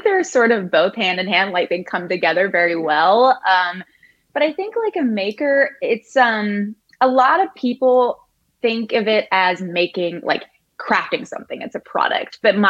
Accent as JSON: {"language": "English", "town": "Ellicott City", "region": "Maryland", "country": "United States", "tie": "born or raised there", "said": "I grew up in Maryland. So I grew up in a town called Ellicott City, Maryland."}